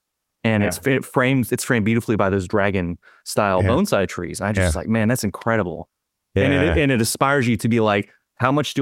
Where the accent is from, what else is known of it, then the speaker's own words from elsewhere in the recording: United States; I'm an American. I have one language.